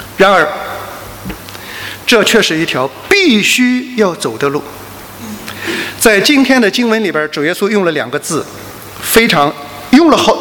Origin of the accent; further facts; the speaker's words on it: Shandong, China; 因为我是山东人啊，山东人不大吃米，很多时候吃面。